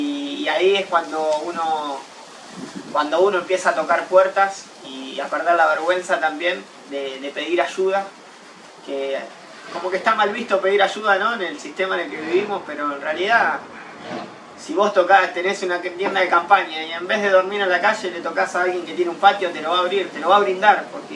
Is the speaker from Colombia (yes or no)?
no; Argentina; mire, estamos viajando, somos argentinos, estamos cumpliendo nuestro sueño de querer conocer tu país.